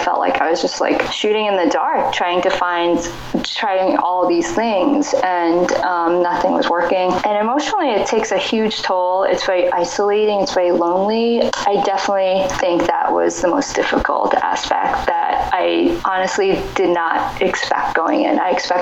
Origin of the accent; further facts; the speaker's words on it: New York, United States; Growing up, I grew up in New York and haven't really left, I guess. I went away for school but came back.